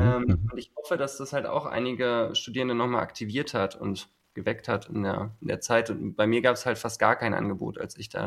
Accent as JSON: {"language": "German", "town": "Hannover", "region": "Lower Saxony", "country": "Germany", "moved": "as an adult", "lives_now": "Berlin, Germany", "said": "ich komme aus Hannover ursprünglich, bin dann nach Berlin gezogen"}